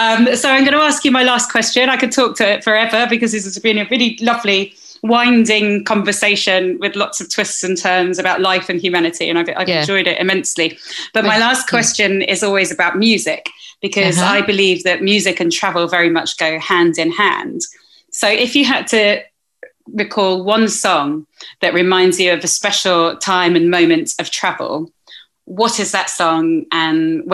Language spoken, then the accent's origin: English; Spain; the people and places I love in Spain in October for half term. I'm going back to my hometown, really.